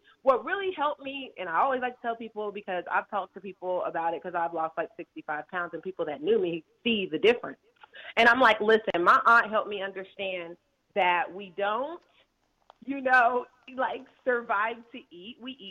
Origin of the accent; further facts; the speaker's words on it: Kansas, United States; We're originally from Kansas